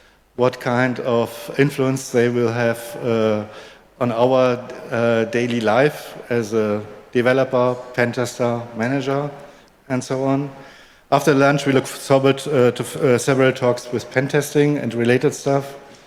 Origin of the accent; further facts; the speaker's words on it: Hamburg, Germany; I'm from Hamburg